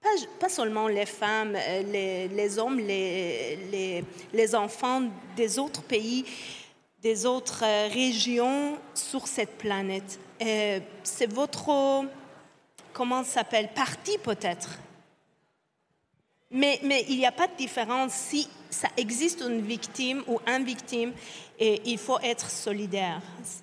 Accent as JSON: {"language": "French", "country": "Iran", "tie": "born there", "second_language": "French", "said": "Par rapport à moi, que je suis née en Iran"}